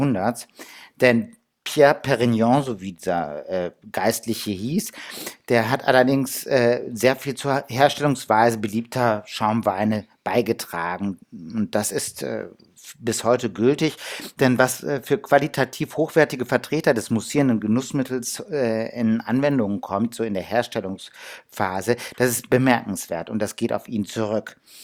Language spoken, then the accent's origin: German; Hamburg, Germany; als Hamburger natürlich lecker Butterschorle.